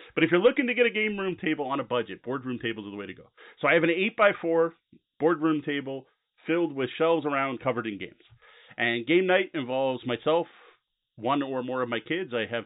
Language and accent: English; Windsor, Ontario, Canada; I'm from Windsor, Ontario, Canada.